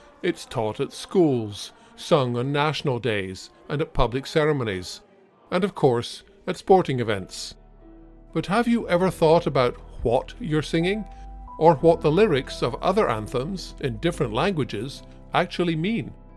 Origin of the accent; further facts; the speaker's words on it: Scotland, United Kingdom; I'm Scottish, and I know Scotland is a country.